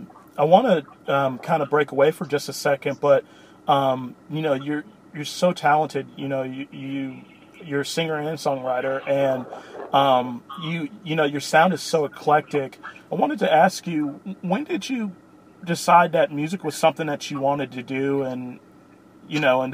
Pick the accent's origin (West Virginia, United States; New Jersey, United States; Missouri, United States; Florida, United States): Florida, United States; South Florida is a melting pot. You know, I grew up there myself.